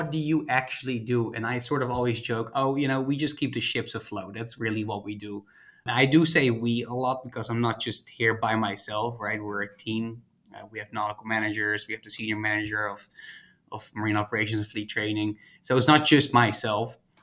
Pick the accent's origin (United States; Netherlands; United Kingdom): Netherlands; I grew up in Holland. I went to Maritime Academy in Holland.